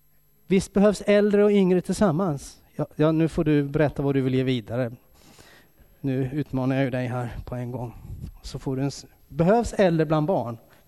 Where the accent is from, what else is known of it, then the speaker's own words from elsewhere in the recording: Kalmar, Kalmar County, Sweden; Så när jag växte upp i Kalmar, då fanns det söndagsskolor. Jag tror vi hade 7 söndagsskolor över stan.